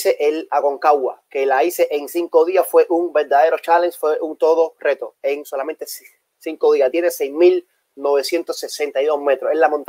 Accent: Havana, Cuba; moved away; cuando yo salí de Cuba, es que comienzas a hacer tu vida realmente, porque yo en Cuba yo no tenía futuro, ninguno

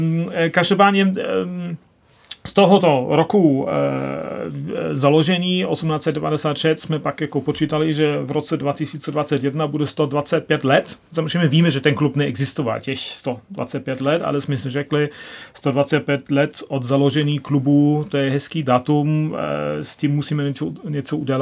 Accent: North Rhine-Westphalia, Germany; Czech is a second language; moved away as an adult; now in Prague, Czech Republic; Já pocházím z okolí Düsseldorfa a já jsem studoval v Düsseldorfu východoevropské dějiny a pak byla prostě nabídka na výměný pobyt na Karlovou univerzitu, tak jsem se dostal sem do Prahy a zůstal jsem. A to je už je to 20 let.

